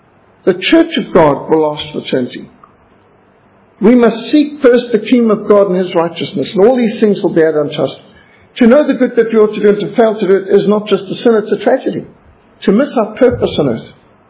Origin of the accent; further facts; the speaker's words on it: Zimbabwe; I was brought up in Rhodesia. What a joy it was to be brought up in a country filled with wildlife. And I lived in a paradise, even though we were at war.